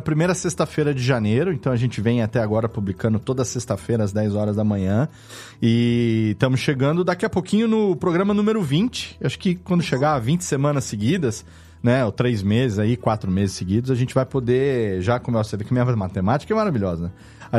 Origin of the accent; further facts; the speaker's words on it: Serra Negra, São Paulo, Brazil; Você já esteve aqui em Serra Negra, na minha terra natal, me fazendo uma visita, passando alguns dias.